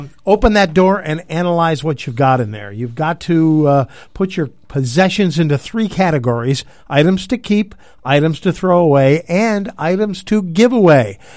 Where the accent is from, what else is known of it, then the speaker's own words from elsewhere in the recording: Maine, United States; I'm from Maine, and I can tell you they are the best. Love those Maine lobsters.